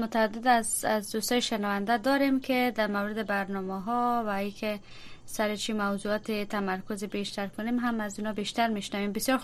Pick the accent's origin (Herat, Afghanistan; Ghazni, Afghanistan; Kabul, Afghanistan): Herat, Afghanistan; من خودم شخصا از هرات هستم. بنان یک سری معلومات از ولایت هرات دارم.